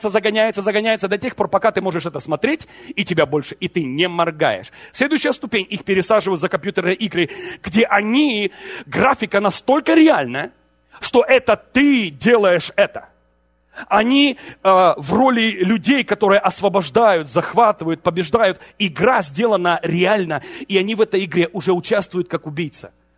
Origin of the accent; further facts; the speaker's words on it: Ukraine; born there; Хохол это, кстати, я родился на Хохляндии.